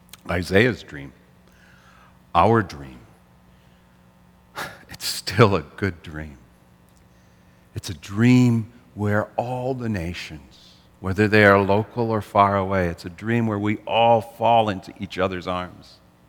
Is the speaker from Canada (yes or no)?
yes; Canada; I realize that we as Canadian Christians, we ought to be dreaming divine dreams.